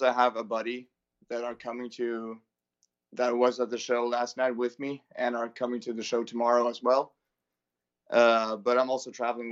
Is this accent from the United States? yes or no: no; Vennesla, Agder, Norway; I'm from Norway. Okay. It's a small town called Vennesla.